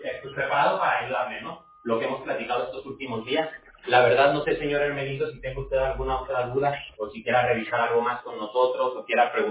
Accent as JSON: {"language": "Spanish", "region": "California", "country": "United States", "said": "Yo soy de California"}